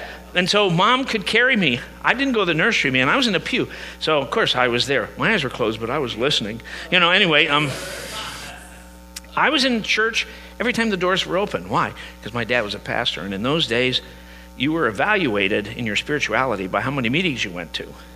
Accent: Midwest, United States; No. I grew up in the Midwest in the 1950s.

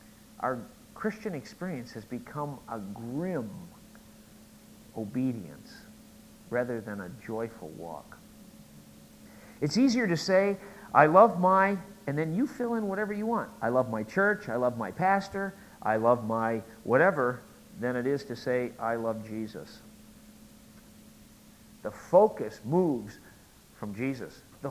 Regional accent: Midwest, United States; folks, I grew up in the Midwest.

